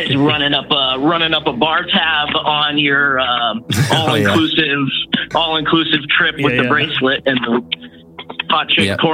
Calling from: Walla Walla, Washington, United States; Walla Washington. Walla, just a little bit closer than Battleground, actually. We're straight south, southeast Washington.

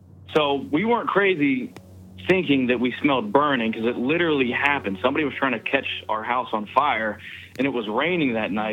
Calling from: Pennsylvania, United States; from Pennsylvania.

